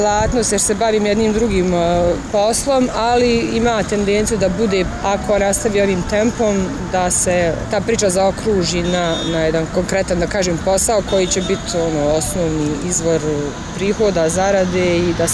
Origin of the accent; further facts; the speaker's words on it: Zenica, Zenica-Doboj Canton, Bosnia & Herzegovina; rođena sam u Zenici 1983. godine, išla sam obdanište Radost, osnovnu školu Meša Selmać, kasnije pedagošku gimnaziju, nastavila sam isto studirati u Zenici na nekadašnjoj pedagoškoj akademiji